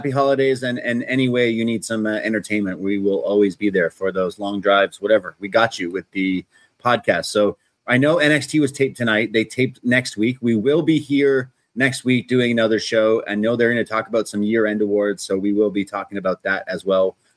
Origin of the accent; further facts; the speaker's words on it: Canada; as a Canadian.